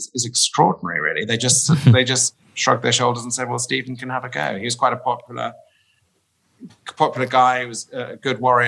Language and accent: English; East of England, United Kingdom; I grew up near the Wash and just every day I'd look out there and think, well, it must be there and it's worth a dig, you know.